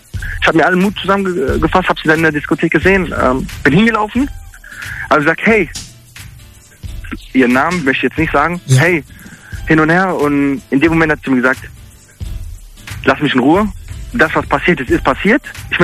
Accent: Baden-Württemberg, Germany; Ich komme aus dem Kreis Mannheim-Heidelberg und bin 25 Jahre alt.

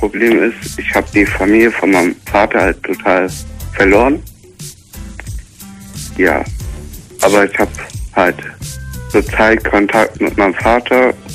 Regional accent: Kaiserslautern, Rhineland-Palatinate, Germany; Ich bin 15 und komme aus Kaiserslautern.

